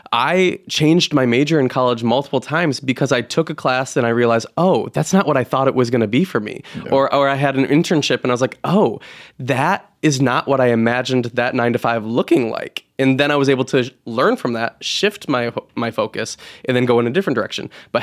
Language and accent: English; New York, United States; I'm from New York, so of course it's got its own little way of being intriguing